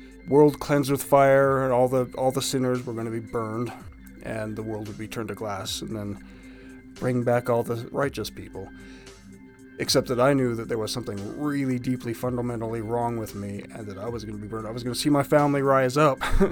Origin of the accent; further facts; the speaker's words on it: Utah, United States; Growing up in Utah Valley in the early and mid 80s was a bonkers experience for sure.